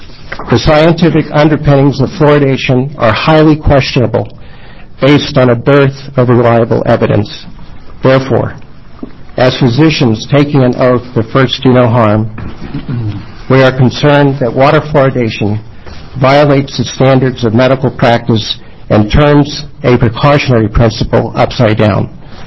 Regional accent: Medford, Oregon, United States; I'm from Medford, Oregon

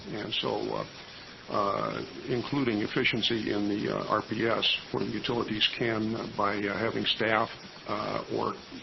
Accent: Bend, Oregon, United States; from Bend.

